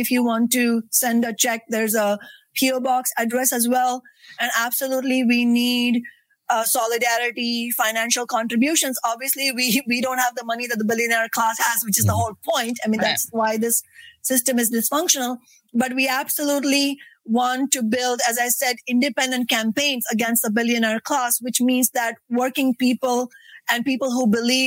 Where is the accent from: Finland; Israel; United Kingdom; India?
India; growing up in India